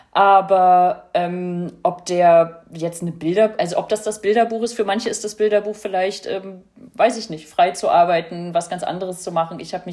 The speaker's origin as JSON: {"language": "German", "region": "East Germany", "country": "Germany", "said": "weil ich ja als Ossi auch einen Hang in die Richtung habe"}